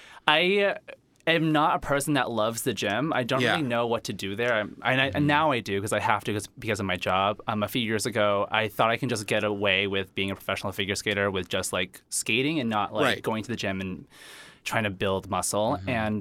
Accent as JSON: {"language": "English", "town": "Boston", "region": "Massachusetts", "country": "United States", "said": "I'm from Boston."}